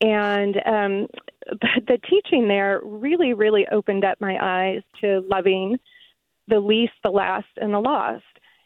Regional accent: Midwest, United States; moved away as an adult; So I grew up in the Midwest, and I went to a Methodist church, a conservative Methodist church.

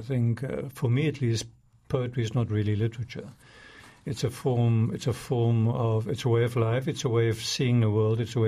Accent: South Africa; first language Afrikaans; English is a second language; I would say that the language, my mother tongue, Afrikaans, is probably a home that is no longer there, no longer exists, not even objectively.

